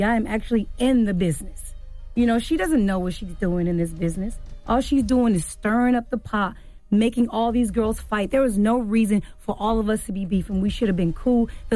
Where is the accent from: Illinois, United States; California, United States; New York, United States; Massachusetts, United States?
California, United States; Inglewood; Inglewood